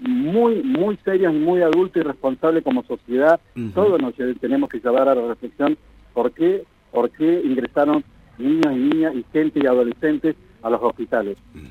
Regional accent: Comodoro Rivadavia, Chubut, Argentina; born there; yo nací en Comodoro Rivadavia, soy hijo de inmigrante

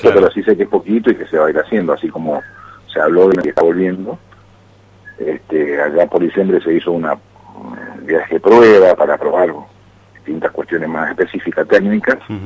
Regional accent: Mendoza, Argentina; como mendocino

